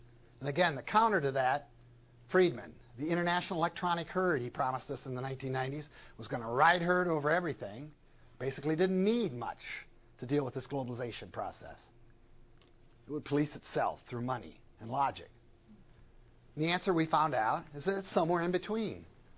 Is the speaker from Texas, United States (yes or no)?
no; Boscobel, Wisconsin, United States; I grew up in Boscobel, Wisconsin in the 1960s. There were two types of people there, German and Dutch.